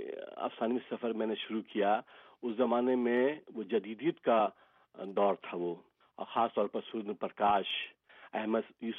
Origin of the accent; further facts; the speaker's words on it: Bihar, India; میرا تعلق بہار سے ہے, اور بہار میں اردو دوسری سرکاری زبان ہے